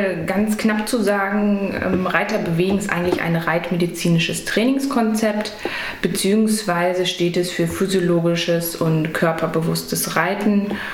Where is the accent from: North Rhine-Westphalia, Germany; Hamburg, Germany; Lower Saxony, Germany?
Lower Saxony, Germany; Hanover; Ich bin in Hannover aufgewachsen, also ein Stadtkind.